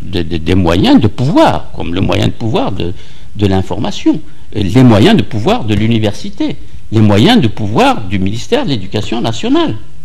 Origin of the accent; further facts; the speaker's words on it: Algeria; C'est banal puisque j'ai grandi dans l'Algérie coloniale.